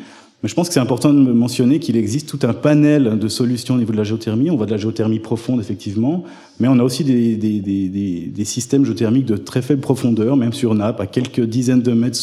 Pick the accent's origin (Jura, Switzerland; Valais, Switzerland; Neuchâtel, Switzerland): Neuchâtel, Switzerland; La Chaux-de-Fonds; je suis géologue au service de géologie sol et déchets de l'État de Genève. Je suis originaire de la région de Neuchâtel, de la Chaux-de-Fonds.